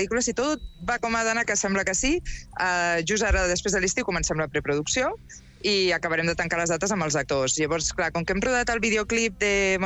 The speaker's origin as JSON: {"language": "Catalan", "town": "Mataró", "region": "Catalonia", "country": "Spain", "said": "Només a un, a Mataró, però jo sóc de Mataró"}